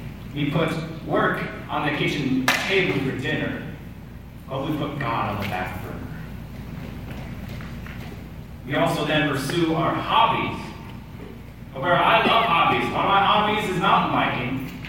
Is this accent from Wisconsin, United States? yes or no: yes; Wisconsin, United States; See, I come from Wisconsin. And I live in the area, the western side, I call it the pretty side, okay? The western side of Wisconsin, where there's rolling hills and everything